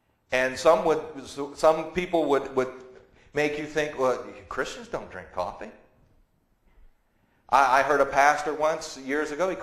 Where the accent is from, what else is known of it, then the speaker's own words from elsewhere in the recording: United States; I told them I'm an American with a weak stomach here.